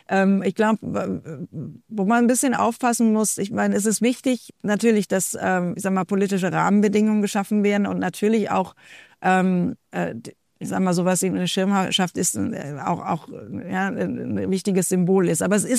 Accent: Rhineland, Germany; Ja, ich bin ja Rheinländerin und somit naturoptimistisch.

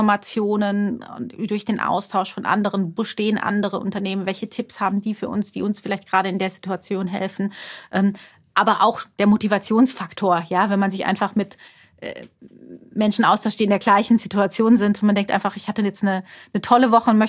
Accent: Karlsruhe, Baden-Württemberg, Germany; ich komme aus Karlsruhe ursprünglich, Karlsruhe wäre vielleicht eine Alternative gewesen.

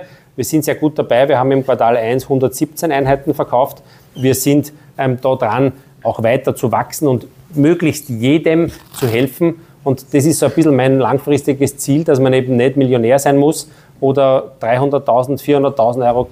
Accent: Retz, Lower Austria, Austria; Ich eröffne jetzt in meiner alten Heimat in Retz ein weiteres Büro.

